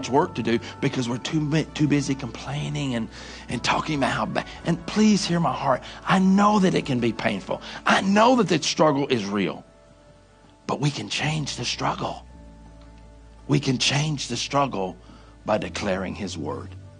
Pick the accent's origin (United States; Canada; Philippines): United States; the South; accent: Southern; So English is not my thing, as you can hear. I'm from the South, so I talk weird, right?